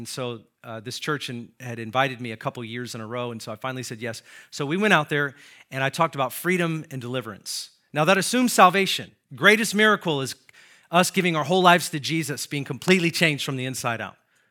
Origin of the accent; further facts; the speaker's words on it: Seattle, Washington, United States; All right, so I'm from Seattle, Washington, like born and raised, and just not a place that I go to.